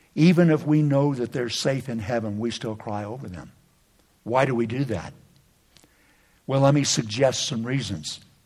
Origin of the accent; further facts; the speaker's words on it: Pennsylvania, United States; But I'm from the East. Back in Pennsylvania, when you get those spring storms and the snow just hangs on the tree, it's wet.